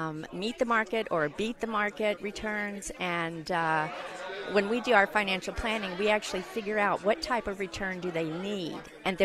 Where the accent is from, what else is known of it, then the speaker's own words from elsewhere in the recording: Dallas, Texas, United States; I'm from Dallas. I was born in Dallas.